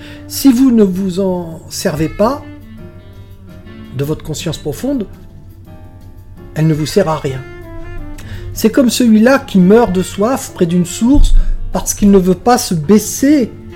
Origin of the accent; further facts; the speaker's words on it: Paris, Île-de-France, France; Bon, je suis parisien, ça excuse.